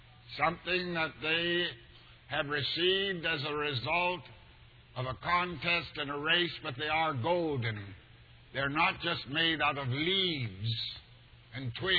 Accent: Canada; I'm a Canadian, and as a Canadian, my heritage is British.

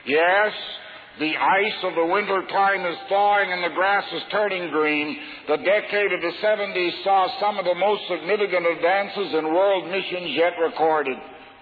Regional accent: Canada; I'm a Canadian. When I was a boy, we sang … they did.

